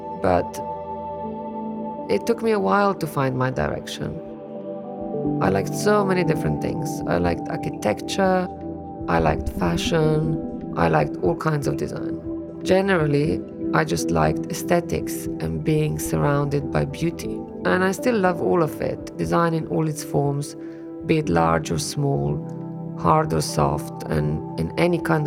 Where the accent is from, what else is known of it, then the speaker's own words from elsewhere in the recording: Slovenia; now in London, United Kingdom; I'm a designer from Slovenia